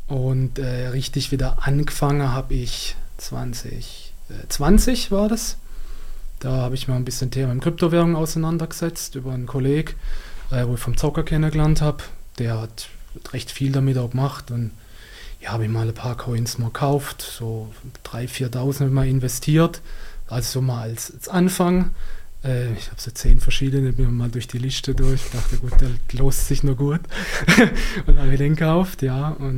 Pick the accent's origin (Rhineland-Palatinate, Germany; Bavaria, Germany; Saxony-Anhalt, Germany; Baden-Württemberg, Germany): Baden-Württemberg, Germany; Also ich komme aus Süddeutschland, da ist man sehr sparsam in der Region, die Schwabe, wie man so schön sagt.